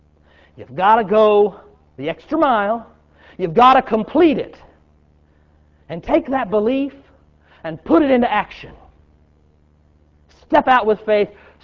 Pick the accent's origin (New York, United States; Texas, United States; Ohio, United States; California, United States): Texas, United States; I'm not from Missouri. I'm from Texas.